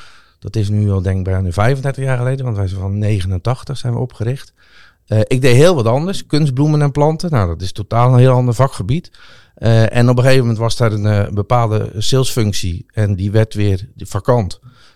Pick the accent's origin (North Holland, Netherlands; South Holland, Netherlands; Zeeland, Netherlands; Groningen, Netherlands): South Holland, Netherlands; Dordrecht; geboren en getogen in Dordrecht. Eigenlijk van oorsprong zelfs Dubbeldam. Dat is nog een bijzonder stukje van Dordrecht.